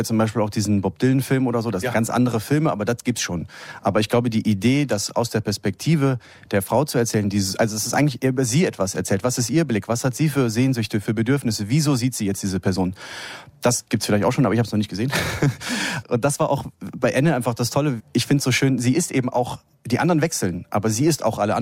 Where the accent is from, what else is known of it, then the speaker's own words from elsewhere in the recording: Cologne, North Rhine-Westphalia, Germany; Also ich komme aus Köln, ich bin da aufgewachsen